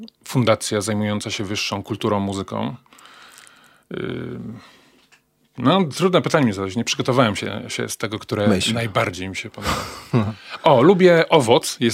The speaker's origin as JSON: {"language": "Polish", "town": "Poznań", "region": "Greater Poland Voivodeship", "country": "Poland", "said": "Ja jestem Poznaniakiem."}